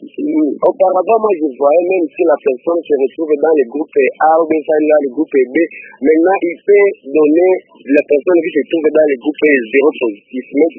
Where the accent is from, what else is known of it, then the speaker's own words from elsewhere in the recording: Kalima, Maniema, DR Congo; ici chez nous en Kalima